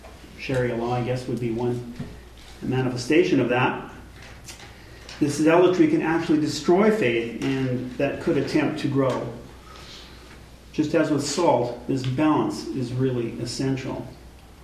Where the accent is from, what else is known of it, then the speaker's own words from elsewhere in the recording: Alberta, Canada; On the dairy farm where I grew up in Southern Alberta, we would have blocks of salt, a block of salt in the pasture